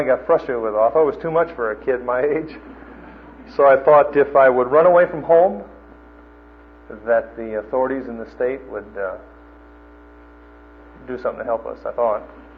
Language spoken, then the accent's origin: English; Minnesota, United States; I'm from Minnesota. I'm a Yankee.